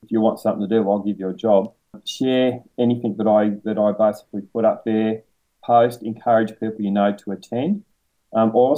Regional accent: Victoria, Australia; I come from Northern Victoria. You can probably tell from the accent. Very few kids in my generation actually did HSC at the time. Very few of my family even finished high school. I didn't finish high school. I worked in factories for 10 years.

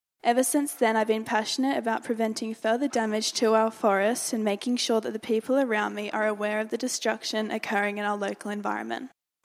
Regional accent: Ulladulla, New South Wales, Australia; I'm 15 and I'm from Ulladulla. I'm currently in Year 9 at Ulladulla High School

